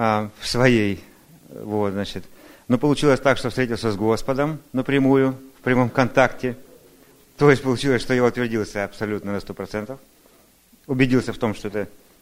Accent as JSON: {"language": "Russian", "town": "Tacoma", "region": "Washington", "country": "United States", "said": "я из Такомы."}